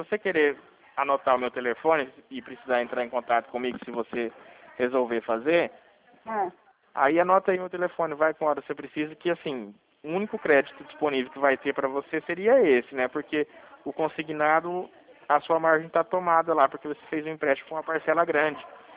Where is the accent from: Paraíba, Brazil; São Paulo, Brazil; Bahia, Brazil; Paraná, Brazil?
São Paulo, Brazil; Dracena; Eu sou de Dracena